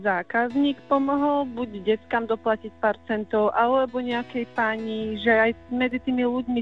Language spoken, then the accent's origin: Slovak; Žilina, Žilina Region, Slovakia; Som zo Žiliny, áno.